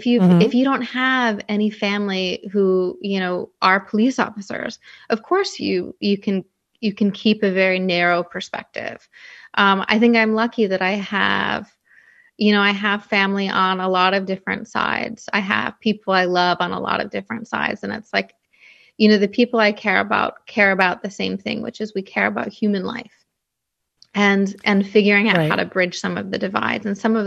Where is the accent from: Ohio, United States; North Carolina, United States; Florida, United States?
Ohio, United States; also born or lived in Missouri / California / New York City; now in Philadelphia, United States; So I don't live in my hometown anymore. My hometown has about 1,300 people. It's in Northwest Ohio. And I've lived all over the country. I've lived in Missouri and California and New York City and Philadelphia, where I live now.